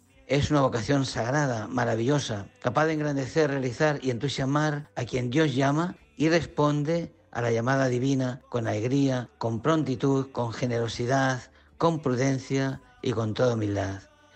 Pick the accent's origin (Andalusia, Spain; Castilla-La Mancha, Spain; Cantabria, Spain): Castilla-La Mancha, Spain; Alcubillas; Soy natural de Alcubillas.